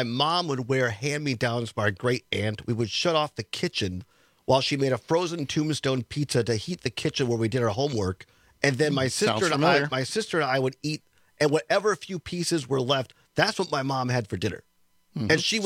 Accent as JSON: {"language": "English", "town": "Richland Center", "region": "Wisconsin", "country": "United States", "tie": "born or raised there", "said": "Our first on-location program was at the University of Wisconsin Richland in Richland Center, my hometown, where I went, admittedly, 3 years to a two-year school and then transferred to Platteville."}